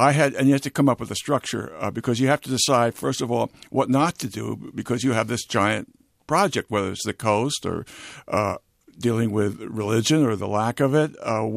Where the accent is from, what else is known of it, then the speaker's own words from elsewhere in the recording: New Jersey, United States; I was raised in New Jersey, and summers we went out on the coast in Long Island